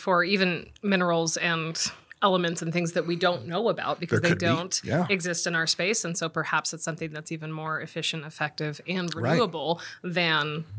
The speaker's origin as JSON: {"language": "English", "town": "Los Angeles", "region": "California", "country": "United States", "tie": "born or raised there", "said": "And so he was all the rage growing up in Los Angeles."}